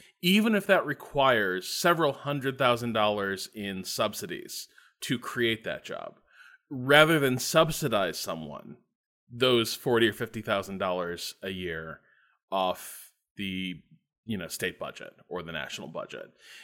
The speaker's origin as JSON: {"language": "English", "region": "Indiana", "country": "United States", "tie": "born or raised there", "said": "I grew up in Northwest Indiana."}